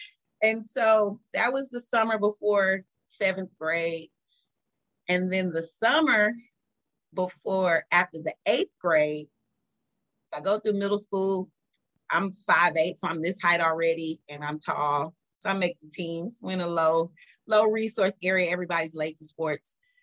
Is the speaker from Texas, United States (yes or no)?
yes; Houston, Texas, United States; So I'm from Houston. I'm a local girl, went to Prairie View for undergrad, went to Texas Southern.